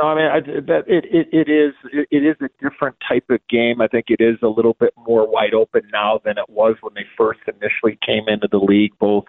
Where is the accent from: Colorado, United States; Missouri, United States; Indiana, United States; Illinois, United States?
Illinois, United States; Chicago; I mean, I grew up in Chicago.